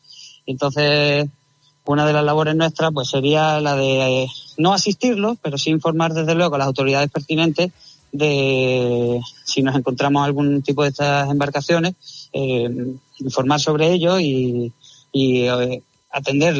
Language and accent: Spanish; Melilla, Spain; born there; now in El Puerto de Santa María, Spain; Pues yo nací en Melilla, y Ciudad Autónoma de Melilla, y vivo actualmente en el puerto de Santa María, en Cádiz.